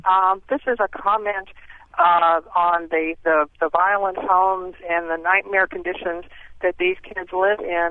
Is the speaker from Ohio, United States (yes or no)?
yes; Ohio, United States; I did not grow up in Hampton Roads, Virginia. I grew up in Central Ohio, and Central Ohio, the state of Ohio, had created a village for children who came from violent homes